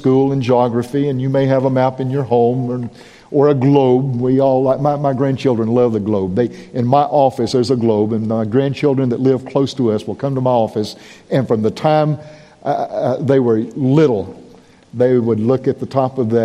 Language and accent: English; United States; I didn't give up my American heritage. I'm still an American.